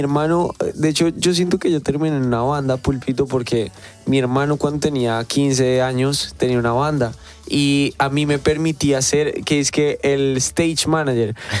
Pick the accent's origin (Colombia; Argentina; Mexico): Colombia; Además que imagínate nosotros como colombianos